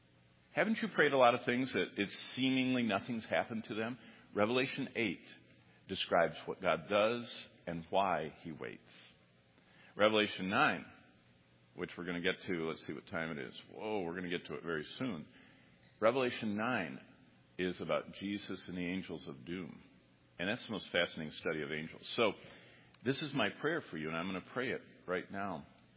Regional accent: Michigan, United States; I'm from Michigan.

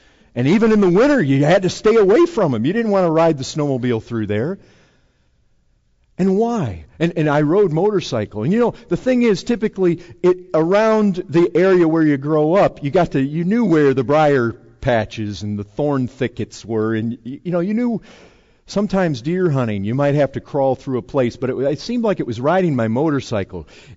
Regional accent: Michigan, United States; We have other stuff here, cactus and other things that poke you. But growing up in Michigan, I remember this great big briar patch back there.

